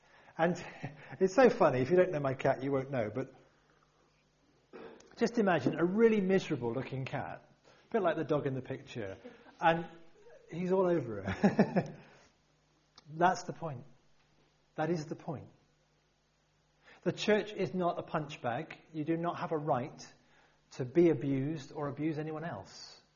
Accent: United Kingdom; We're British. We're very good at looking great and being nice and being together and it's all lovely.

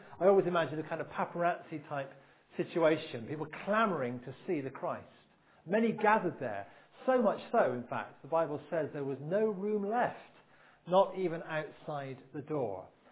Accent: Bristol, South West England, United Kingdom; Now, I come, as most of you know, from Bristol. My accent probably betrays it.

